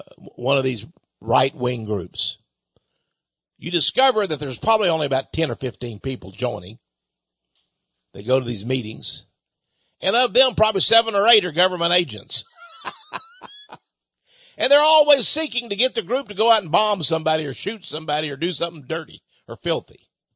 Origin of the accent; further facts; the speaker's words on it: United States; And I'm an American first guy. I don't put down any nation, but I say that my nation is best.